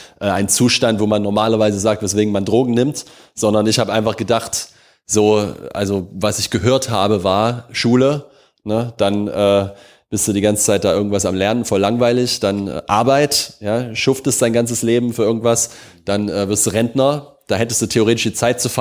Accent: Leipzig, Saxony, Germany; born there; ich bin in Leipzig geboren.

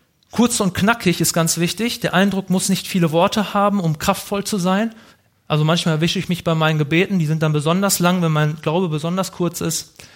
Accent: North Rhine-Westphalia, Germany; Das fällt mir als Ostwestfale, glaube ich, auch besonders schwer.

